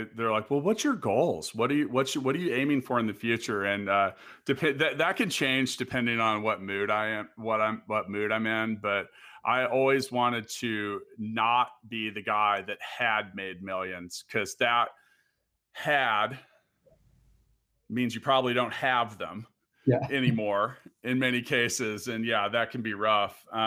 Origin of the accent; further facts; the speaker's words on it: Kansas City, Kansas, United States; I'm from Kansas, Kansas City, most specifically.